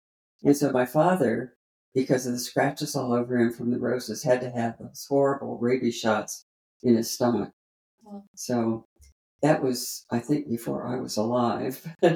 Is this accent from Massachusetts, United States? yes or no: no; Indianapolis, Indiana, United States; born there; I was born in Indianapolis, Indiana